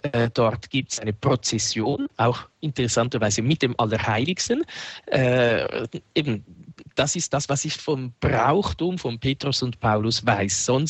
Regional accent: Winterthur, Zurich, Switzerland; dann in Winterthur, dort wo ich aufgewachsen bin

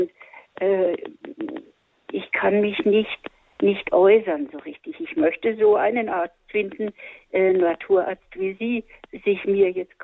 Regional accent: Miltenberg, Bavaria, Germany; Ich bin aus der Miltenberger Gegend übrigens

